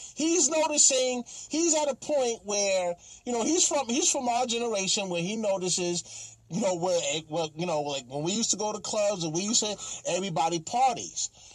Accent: New York, United States; I'm from New York, you from Chicago.

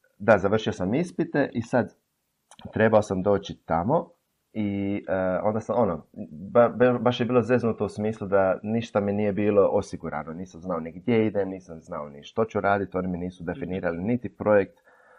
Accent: Ploče, Dubrovnik-Neretva County, Croatia; ja sam mali iz Ploča

